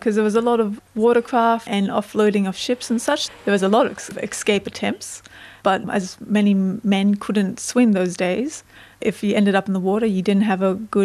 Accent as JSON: {"language": "English", "town": "Melbourne", "region": "Victoria", "country": "Australia", "tie": "born or raised there", "lives_now": "Norfolk Island, Australia", "said": "I've been living here for over 3 years now. I came over from Melbourne, that's where I grew up"}